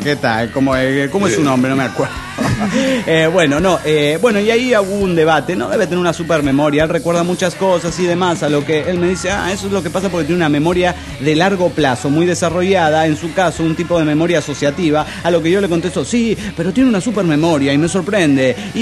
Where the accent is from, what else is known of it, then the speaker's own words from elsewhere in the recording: Chihuahua, Mexico; now in Ciudad Juárez, Mexico; Soy originario de Chihuahua, Chihuahua. Actualmente vivo en Ciudad Juárez, capital del bache y del plomo volador.